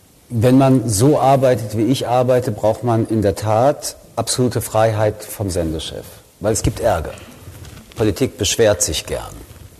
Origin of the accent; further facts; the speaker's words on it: Paris, Île-de-France, France; German is a second language; Ich komme aus Paris